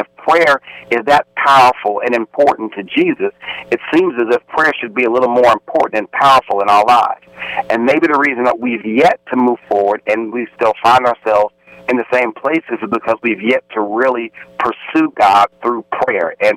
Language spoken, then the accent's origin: English; New Jersey, United States; I'm from Jersey, and sometimes when you go to the corner store in Jersey